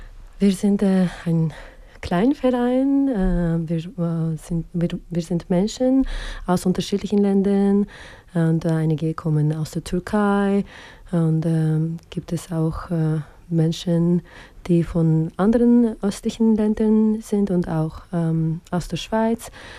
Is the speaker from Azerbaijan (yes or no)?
yes; Azerbaijan; German is a second language; moved away as an adult; now in Bern, Switzerland; Ich wohne in Bern, aber ursprünglich bin ich aus Aserbaidschan. Ich wohne hier als eine Journalistin im Exil seit etwa 9 Jahren